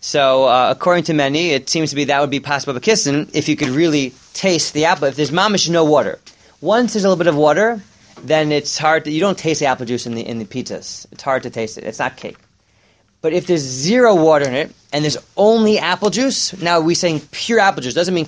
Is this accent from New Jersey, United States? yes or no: yes; Teaneck, New Jersey, United States; growing up in Teaneck, we used to go to the Dunkin' Donuts and had the croissants, egg and cheese sandwich on the croissants.